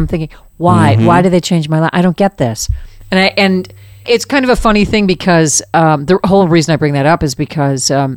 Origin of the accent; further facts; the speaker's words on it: Detroit, Michigan, United States; also born or lived in Chicago; now in Los Angeles, United States; I'm an adopted Chicagoan. I'm from Detroit originally, but I lived in Chicago longer than I lived anywhere, and I've been out here for just shy of 8 years. You know, so but yeah, you know, here in Los Angeles, that is.